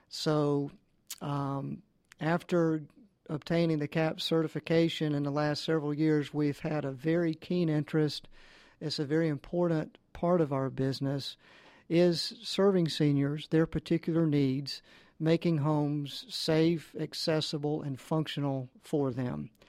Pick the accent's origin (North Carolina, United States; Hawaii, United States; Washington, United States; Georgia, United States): Georgia, United States; I am from the Atlanta area. I was born and raised in DeKalb County. I've always lived around metropolitan Atlanta.